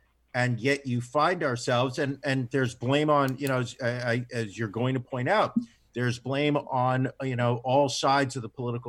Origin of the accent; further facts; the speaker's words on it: New York, United States; as a New Yorker, somebody who woke up in the morning, the last week of March, wondering, how are we going to live like this?